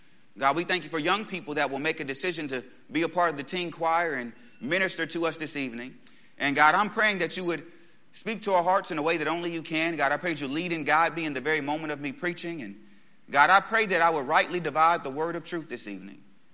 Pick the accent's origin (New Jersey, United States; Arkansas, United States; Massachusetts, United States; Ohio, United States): Arkansas, United States; Jacksonville; But we are from Jacksonville, Arkansas. That's where our church is at now. The church I'm serving at is the church that I grew up in. It's been there since I was 6 years old.